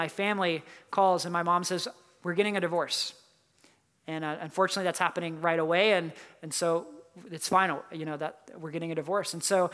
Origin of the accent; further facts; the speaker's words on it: North Carolina, United States; moved away as an adult; I grew up in North Carolina, a very conservative family, and I decided to go about 1,000 miles away to college.